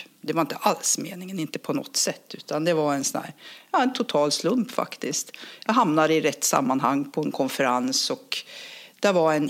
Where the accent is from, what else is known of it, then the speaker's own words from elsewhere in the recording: Luleå, Norrbotten County, Sweden; Jag är uppvuxen i Luleå med en pappa som var skeppshandlare. Så att jag är van att umgås med båtfolk.